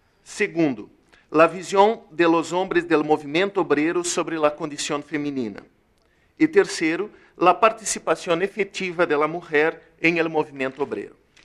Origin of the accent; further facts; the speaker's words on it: Brazil; Spanish is a second language; Peço perdón, pues no hablo español, soy brasileño, mas tentaré hablar despacito y una especie de portuñol.